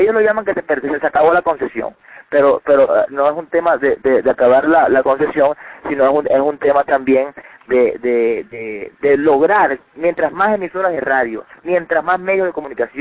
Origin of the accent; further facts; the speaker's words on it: Venezuela; donde nosotros como venezolanos, a través del presidente de la República, lo entrega todo